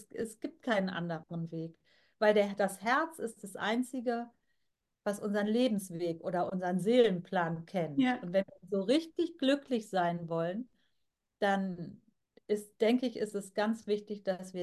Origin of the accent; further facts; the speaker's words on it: Germany; Mein Vater, der stammte aus Indien und meine Mutter ist Deutsche. Und ich bin hier in Deutschland geboren, aufgewachsen und war nur ab und zu mal in Indien zu Besuch.